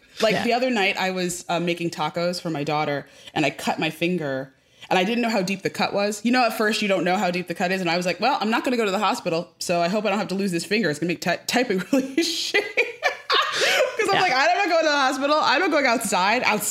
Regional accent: Westport, Connecticut, United States; I grew up in Westport, Connecticut. No one was, it was like 35% Jewish.

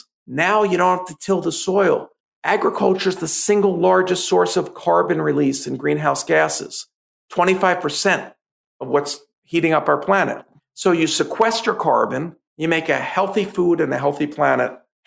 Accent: Philadelphia, Pennsylvania, United States; I grew up in Philadelphia. We had three reading groups in first grade.

